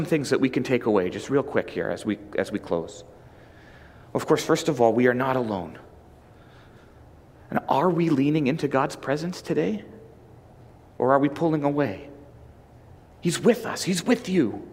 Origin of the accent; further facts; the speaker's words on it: British Columbia, Canada; I grew up on Vancouver Island